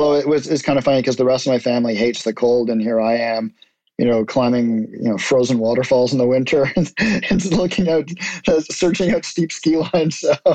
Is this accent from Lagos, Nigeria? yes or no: yes; Lagos, Nigeria; my parents are both Canadian, but I was raised in Lagos, Nigeria, which is, for anybody who doesn't know, it's on the west coast of Africa, just above the equator. So it's incredibly tropical